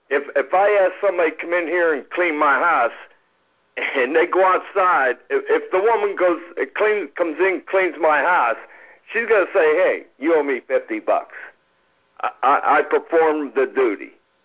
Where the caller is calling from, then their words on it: Indiana, Pennsylvania, United States; from Indiana, PA.